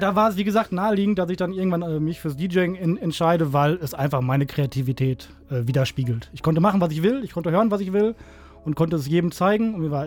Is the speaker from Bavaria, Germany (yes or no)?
no; Unna, North Rhine-Westphalia, Germany; meine Wurzeln kommen eigentlich aus Unna. Also ich bin quasi in Unna groß geworden.